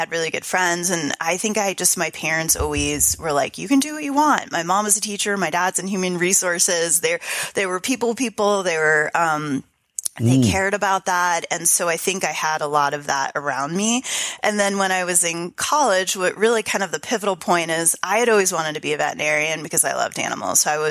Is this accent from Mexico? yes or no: no; New Jersey, United States; which talk about a different culture change from growing up in New Jersey.